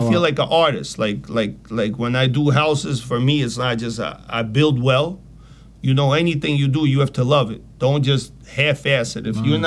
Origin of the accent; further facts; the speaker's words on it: Belarus; I'm from Russia, from Soviet Union, from Belarus, a Russian Jew.